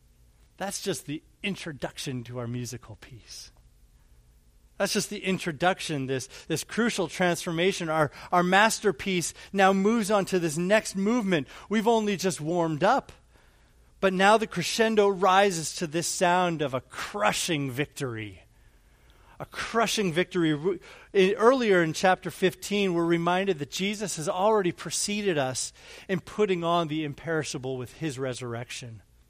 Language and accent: English; Calgary, Alberta, Canada; when I was a young boy growing up in Canada, in Calgary, we'd take these long road trips out to the West Coast to see my grandparents